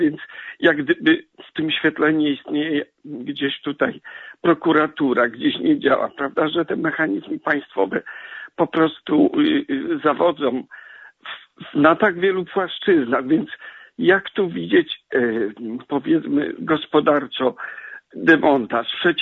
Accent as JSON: {"language": "Polish", "town": "Gorzów Wielkopolski", "region": "Lubusz Voivodeship", "country": "Poland", "said": "bo pochodzę z Gorzowa i mniej więcej ten sam rocznik."}